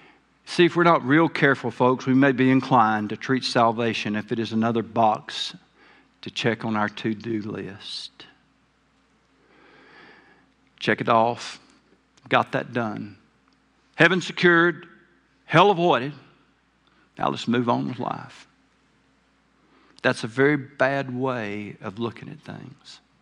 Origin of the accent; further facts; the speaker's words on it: the South, United States; accent: southern; Sorry for my southern accent. It sneaks out on me every now and then, whether I want it to or not.